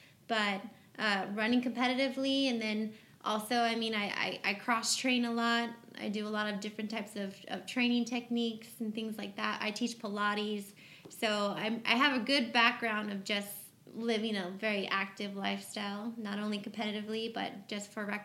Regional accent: Indio, California, United States; I was born and raised in the Coachella Valley. I lived in Indio actually my whole life

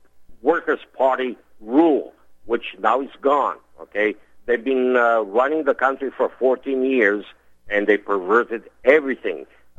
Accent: United States; Too bad I can't vote because I'm not a Brazilian citizen. I'm an American citizen, so I cannot vote.

